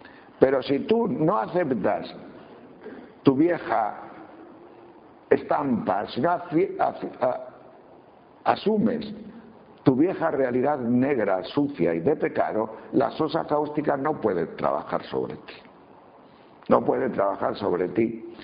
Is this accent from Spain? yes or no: yes; León, Castile and León, Spain; yo soy de León, de tierra de vacas.